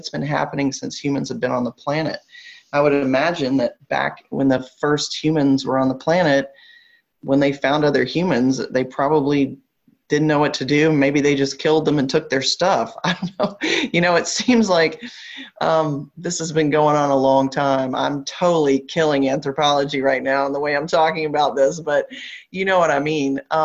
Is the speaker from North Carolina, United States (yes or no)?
yes; North Carolina, United States; Growing up in North Carolina, it's like our state bird or something.